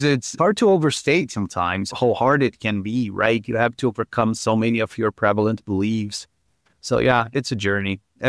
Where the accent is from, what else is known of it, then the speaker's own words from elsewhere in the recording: Brazil; Yeah, so I was born in Brazil. So like you, I'm originally from South America.